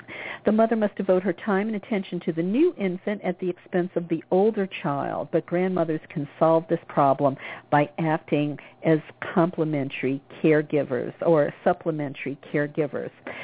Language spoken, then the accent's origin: English; Louisiana, United States; now in Los Angeles, United States; a dear childhood friend of mine is coming to visit from my home state of Louisiana